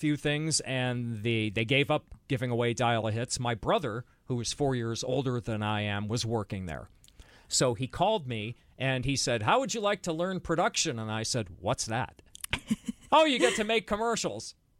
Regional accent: Bloomfield, Connecticut, United States; I used to listen to my transistor radio, the Hartford station, because I grew up in Bloomfield.

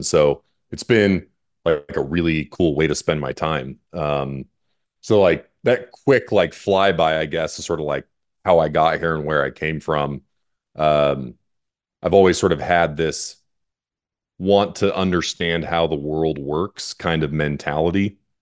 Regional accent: Pacific Northwest, United States; I did not grow up in Houston or in Texas. I grew up in the Pacific Northwest. Grew up in a small paper mill town.

